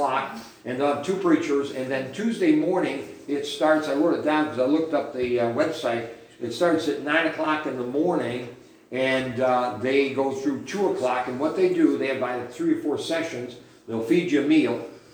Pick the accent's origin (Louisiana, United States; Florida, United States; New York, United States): New York, United States; Marion; now in Palmyra, United States; We came back to our hometown, Palmyra. Actually, Marion's my hometown. We started the church in Palmyra back in 1980